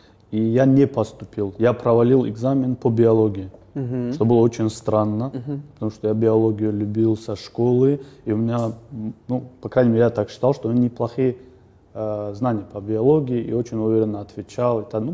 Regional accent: Kinkhi, Chechnya, Russia; born there; Я родился в селении Кинхи.

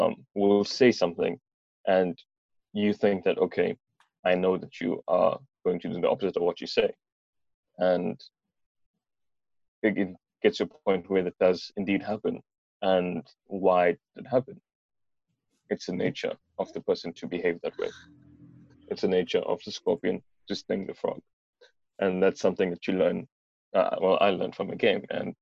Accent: Durban, KwaZulu-Natal, South Africa; Now, I am from Durban, and in Durban, and to those of you who don't know, that's in South Africa.

